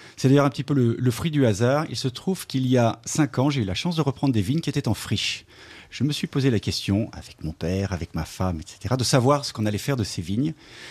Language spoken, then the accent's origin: French; Lyon, Auvergne-Rhône-Alpes, France; born there; je suis né à Lyon et que le Beaujolais, pour les Lyonnais, c'est la troisième rivière de Lyon.